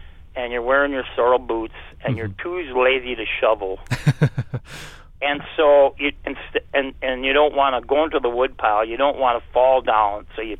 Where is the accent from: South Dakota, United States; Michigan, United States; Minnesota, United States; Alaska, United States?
Minnesota, United States; Fairmont; Fairmont Opera House, my hometown.